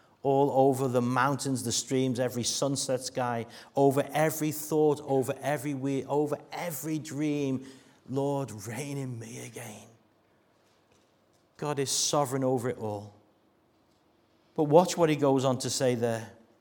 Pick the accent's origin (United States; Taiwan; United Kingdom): United Kingdom; Bootle, North West England; I can't speak for you because I come from Bootle.